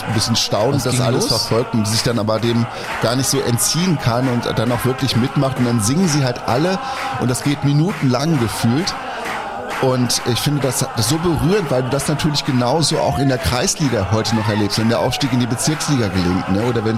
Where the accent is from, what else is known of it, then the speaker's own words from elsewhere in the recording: Lower Saxony, Germany; Der Günther Herrmann von Werder Bremen, ja, der ist in meiner Heimat, ist da aufgewachsen, im Schaumburger Land.